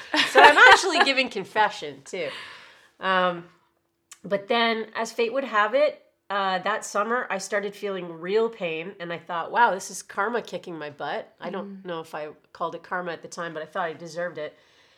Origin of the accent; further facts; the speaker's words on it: Oshawa, Ontario, Canada; I was living on my own in Toronto and I was going to school and I wanted it to stay that way because I was from Oshawa